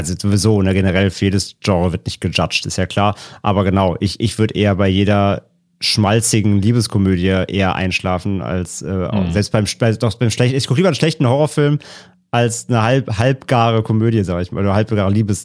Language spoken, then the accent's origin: German; North Rhine-Westphalia, Germany; in meiner Heimat ist näher Köln